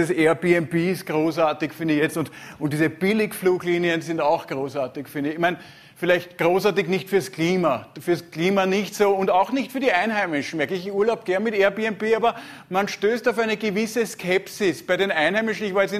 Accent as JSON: {"language": "German", "country": "Austria", "said": "Man hat ja oft Angst, gerade als Österreicher, wir haben immer Angst."}